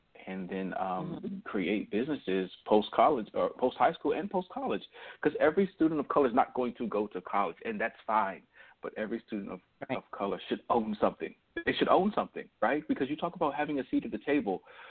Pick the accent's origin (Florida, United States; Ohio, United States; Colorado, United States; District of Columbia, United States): District of Columbia, United States; Washington; Born and raised in Washington, D.C., in an era where D.C. was the murder capital of the world.